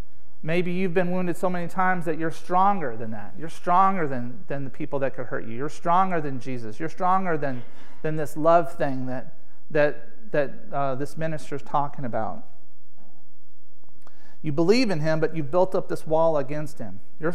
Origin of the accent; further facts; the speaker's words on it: United States; born there; I don't say that because I was born in America and not the Middle East.